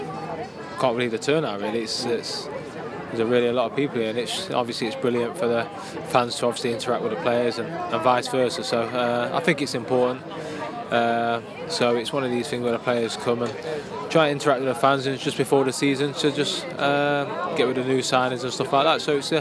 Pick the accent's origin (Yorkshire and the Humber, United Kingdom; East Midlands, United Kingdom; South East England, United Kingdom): East Midlands, United Kingdom; Nottingham; I'm from Nottingham and my base is still in Nottingham and that's where I still live.